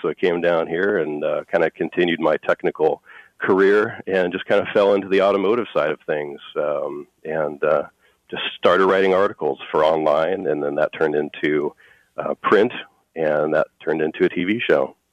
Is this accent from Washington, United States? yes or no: yes; Seattle, Washington, United States; now in San Diego, United States; No, I was raised up in Seattle. But I've been down here since 1990. So this is my home.